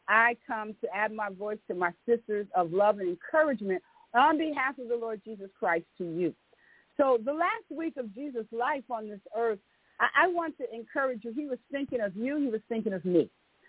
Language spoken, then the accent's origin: English; United States; I knew where I grew up in America, we used to have little city centers.